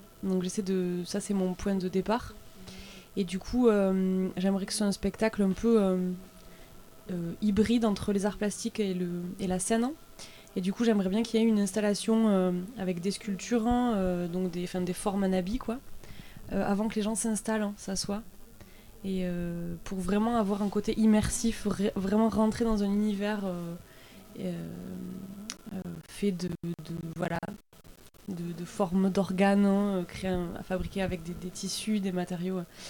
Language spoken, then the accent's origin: French; Carcassonne, Occitanie, France; je suis originaire de Carcassonne, mais j'habite en Bretagne, dans le Finistère.